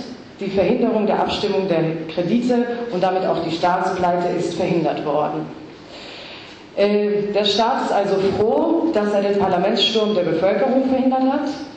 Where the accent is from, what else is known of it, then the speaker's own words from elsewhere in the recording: Greece; German is a second language; Als Griechin ist im Moment jeder Blick in die deutsche Presse ein schmerzhafter Blick.